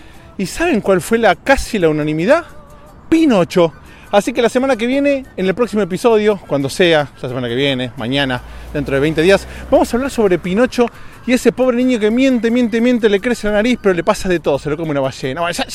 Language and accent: Spanish; Argentina; en mi país, en Argentina